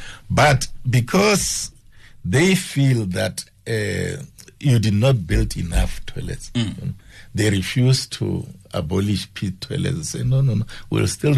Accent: Sekhukhune, Limpopo, South Africa; I grew up in Skukune.

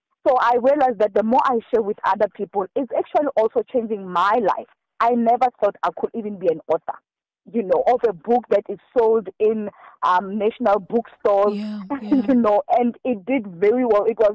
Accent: Free State, South Africa; I come from a very rural area. I was born actually in Ebalenche. And my parents moved to, you know, in the rural areas because of job hunting. They end up in the villages in the Free State, in Gwagwa.

